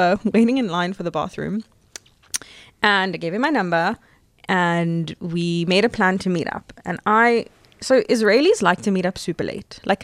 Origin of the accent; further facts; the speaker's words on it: South Africa; Which is the worst thing for me as a South African because we're relatively punctual.